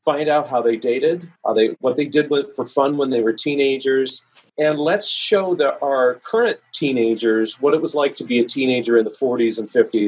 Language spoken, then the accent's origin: English; Minnesota, United States; I grew up in a little town in Minnesota, went to all 12, 13 grades in the same school, knew the same people, decided I needed to get out of there.